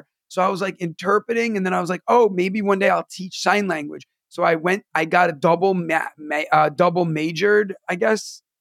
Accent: New York, United States; I cursed because like I'm from New York and like, I don't know if I could curse on here

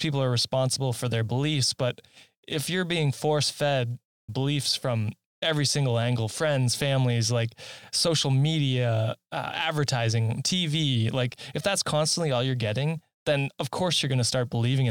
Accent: Canada; I'm a Canadian, so correct me if I'm wrong

